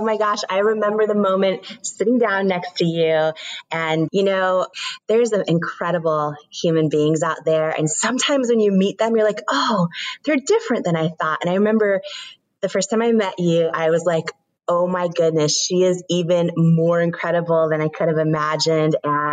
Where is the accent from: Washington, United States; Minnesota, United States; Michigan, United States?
Washington, United States; I grew up in Washington State and neither of my parents had gone to college.